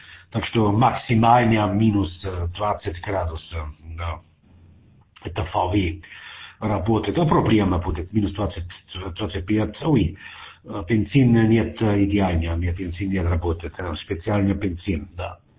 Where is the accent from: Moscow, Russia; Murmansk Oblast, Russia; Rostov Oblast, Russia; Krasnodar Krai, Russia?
Moscow, Russia; Russian is a second language; Я пилот из Москвы.